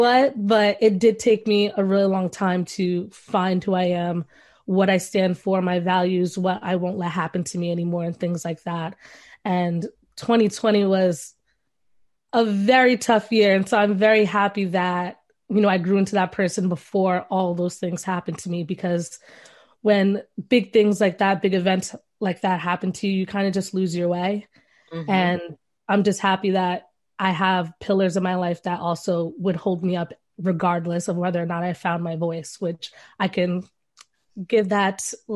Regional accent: Bronx, New York, United States; born or raised there

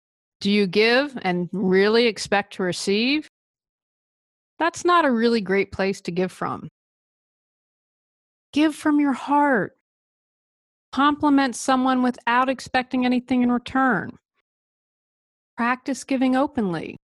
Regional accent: the South, United States; I am from the South and had to learn about bless your heart.

